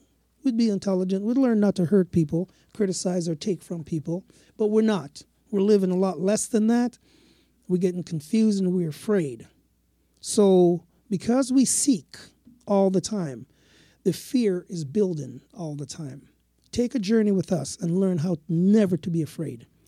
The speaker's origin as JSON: {"language": "English", "country": "Jamaica", "tie": "born there", "said": "I was born in Jamaica."}